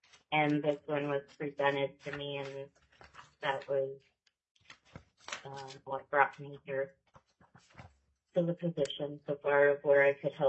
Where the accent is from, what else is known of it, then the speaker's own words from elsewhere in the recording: Girdwood, Alaska, United States; when I was growing up in Girdwood, it was the Alaska State Troopers that patrolled that area.